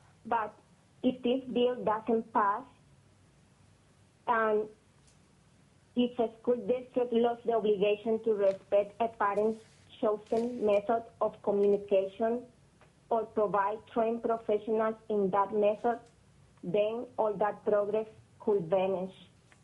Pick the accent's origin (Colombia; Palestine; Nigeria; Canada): Colombia; English is a second language; now in Ketchikan, United States; I am from Colombia, and I am the mother of John Paul.